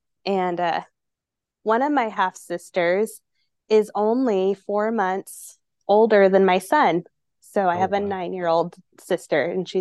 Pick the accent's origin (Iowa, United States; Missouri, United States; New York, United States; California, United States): California, United States; Paso Robles; We're from Paso Robles. I don't know if you know where that is, but that's where we're from.